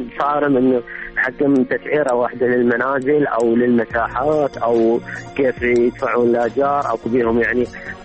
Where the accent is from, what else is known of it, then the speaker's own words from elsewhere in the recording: Baghdad, Baghdad Governorate, Iraq; من بغداد مواليد 95.